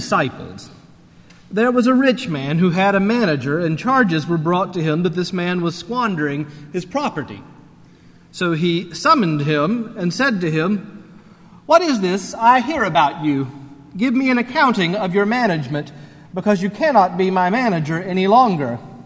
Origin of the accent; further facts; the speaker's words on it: Charlotte, North Carolina, United States; That is the area code for Charlotte, North Carolina, which is my hometown and where my parents still live.